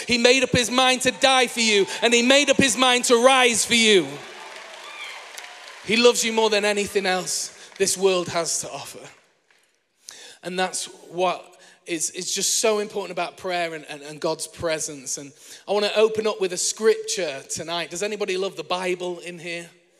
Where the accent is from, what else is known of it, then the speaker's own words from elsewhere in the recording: Manchester, North West England, United Kingdom; I am from Manchester as well.